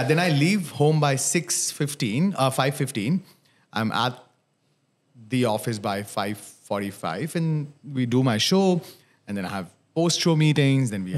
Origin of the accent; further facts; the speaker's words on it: Jodhpur, Rajasthan, India; I'm from Jodhpur.